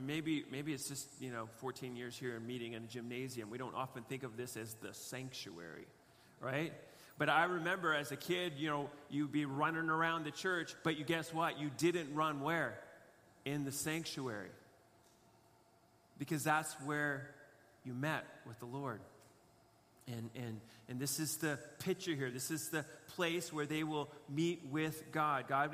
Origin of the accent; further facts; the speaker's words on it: Canada; does the materialism that I live in as a Canadian, is it taking a little bit of a grip on my heart?